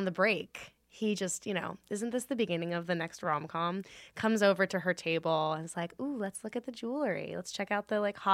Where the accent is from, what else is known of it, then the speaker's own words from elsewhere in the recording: Valley Village, California, United States; I grew up in Valley Village, technically, which okay. is North Studio City.